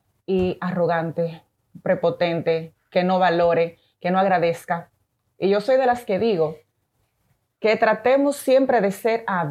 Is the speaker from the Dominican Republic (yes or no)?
yes; Dominican Republic; moved away as an adult; also born or lived in Venezuela; yo me forme en Venezuela y yo regrese a Dominicana